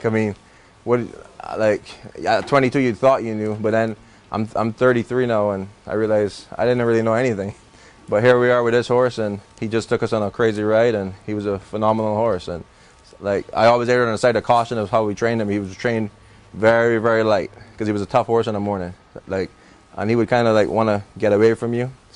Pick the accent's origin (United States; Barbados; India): Barbados; I grew up in Barbados. We had a farm where we keep all our horses